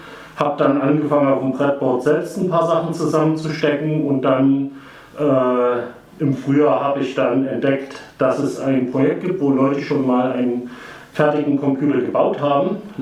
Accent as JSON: {"language": "German", "region": "Saxony", "country": "Germany", "said": "Das ist der Martin … Wir kommen beide aus dem Hateotu im Vogtland"}